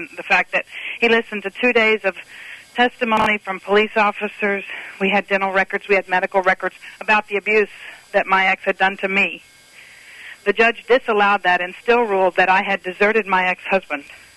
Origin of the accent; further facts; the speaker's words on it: Mississippi, United States; hi, you know, I'm from Mississippi, and I made y'all some cookies